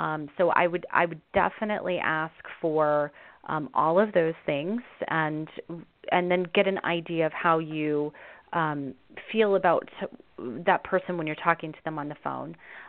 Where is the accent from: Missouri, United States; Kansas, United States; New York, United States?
Kansas, United States; Wichita; But if you're in my hometown of Wichita, Kansas, you know, it may be considerably less.